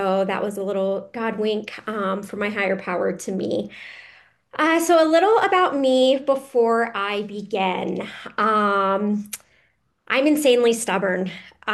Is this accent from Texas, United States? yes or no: no; South Carolina, United States; So after the year, I moved to Florida, which I had also never been there. I'm originally from South Carolina.